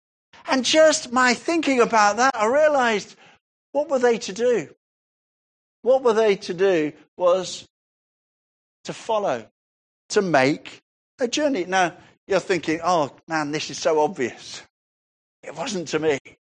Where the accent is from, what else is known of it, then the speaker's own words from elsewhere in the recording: Sutton Coldfield, West Midlands, United Kingdom; born there; I was born in Sutton Coldfield. I was born at number 41 Victoria Road in Sutton Coldfield. That was my parents' home. I was born at home.